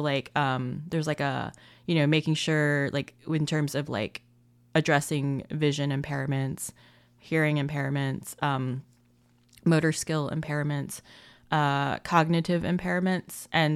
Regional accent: Washington, District of Columbia, United States; Like I grew up in the Washington, D.C. area, so a lot of my jobs were for federal government-related products

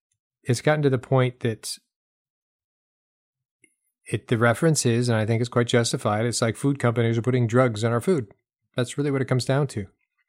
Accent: New Hampshire, United States; I grew up in New Hampshire, and they had dog track down in Rockingham, and they have a few places in Massachusetts.

